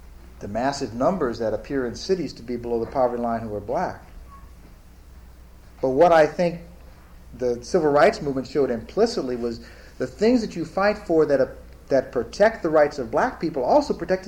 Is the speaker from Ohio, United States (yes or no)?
yes; Ohio, United States; ironically named the USS Ohio, my home state.